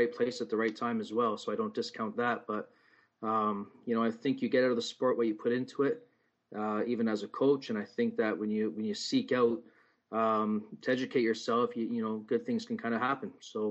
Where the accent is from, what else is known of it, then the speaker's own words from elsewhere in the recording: Toronto, Ontario, Canada; You know, I was born and raised in Toronto.